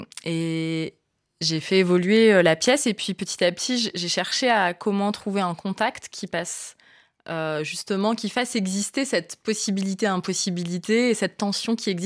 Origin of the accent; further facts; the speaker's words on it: France; je suis une femme métisse, je suis française, d'un père camerounais et d'une mère française.